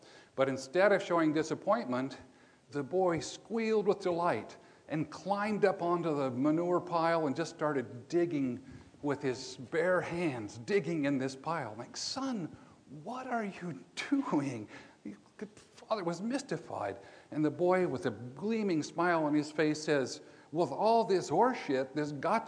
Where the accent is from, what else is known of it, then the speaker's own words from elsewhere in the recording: Montana, United States; where I grew up in Montana, everybody just knew this reference.